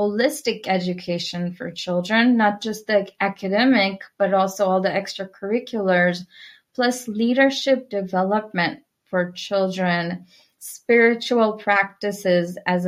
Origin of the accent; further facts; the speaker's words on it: Mumbai, Maharashtra, India; I was born in Mumbai, India. And I grew up in India.